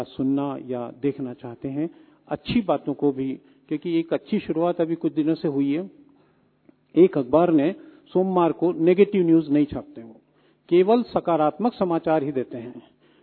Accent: Indore, Madhya Pradesh, India; देखिए, मैं इंदौर शहर से हूँ और इंदौर शहर मध्य प्रदेश की, या यूं कहें देश की, हिंदी पत्रकारिता की राजधानी रही है।

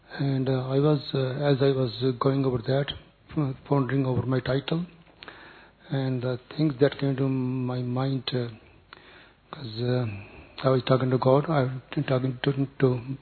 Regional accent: Toronto, Ontario, Canada; from Canada, Toronto.

